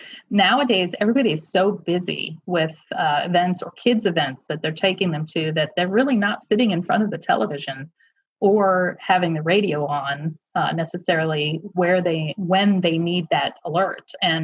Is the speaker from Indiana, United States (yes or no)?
yes; Indiana, United States; I'm from Indiana. I don't know where Dallas County is.